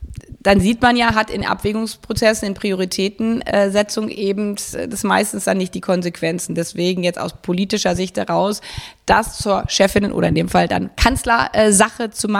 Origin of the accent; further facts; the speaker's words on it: Hanover, Lower Saxony, Germany; weil ich in Westdeutschland geboren bin, weiß ich es aus meiner Heimatstadt Hannover